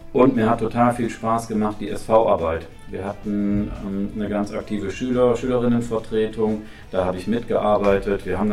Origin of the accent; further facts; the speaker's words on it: Rhineland, Germany; Was den Vereinsfußball angeht, bin ich hier im Rheinland groß geworden